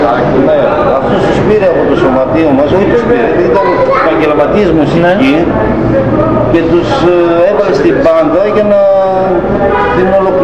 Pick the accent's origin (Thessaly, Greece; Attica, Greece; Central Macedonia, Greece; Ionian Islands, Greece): Central Macedonia, Greece; Irakleia; εγώ από εκεί είμαι, από την Ηράκλεια είναι καταγωγή μου, αλλά πώς μένω εδώ 20 χρόνια στις Έλλης.